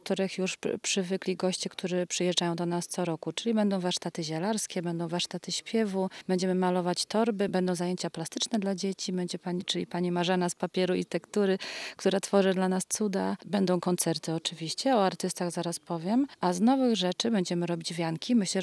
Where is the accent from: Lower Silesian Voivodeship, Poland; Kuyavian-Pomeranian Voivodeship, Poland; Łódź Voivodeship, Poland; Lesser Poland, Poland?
Kuyavian-Pomeranian Voivodeship, Poland; Bydgoszcz; Ja mówię, jestem urodzoną Kujawianką z Bydgoszczy